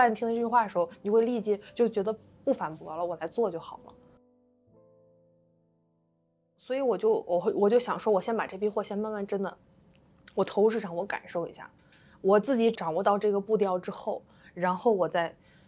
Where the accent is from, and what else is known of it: China